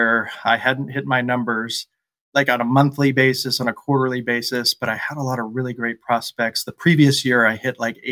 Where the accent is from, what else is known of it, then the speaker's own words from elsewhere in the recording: Midwest, United States; I really feel like that people business growing up in the Midwest led me to use that skill every single day